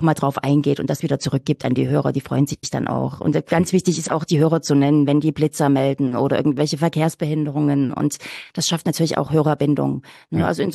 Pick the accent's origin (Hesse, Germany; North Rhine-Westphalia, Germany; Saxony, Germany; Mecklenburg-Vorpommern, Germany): Saxony, Germany; Plauen; Dann, ich komme selbst aus Plauen, wo unser Sendestudio auch steht.